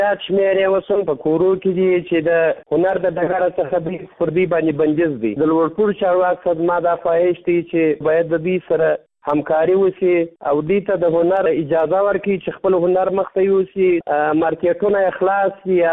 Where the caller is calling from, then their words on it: Kandahar, Afghanistan; زه د کندهار ولایت څخه تاسو سره په تماس کې یم. زه د کندهار ولایت یو شوکی یا سندرغاړی یم.